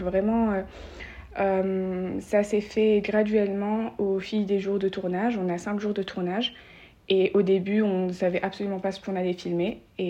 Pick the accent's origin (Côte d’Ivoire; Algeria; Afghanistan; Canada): Algeria; moved away as an adult; now in France; j'ai grandi en Algérie, j'ai eu mon bac là-bas et je suis venue en France pour faire mes études.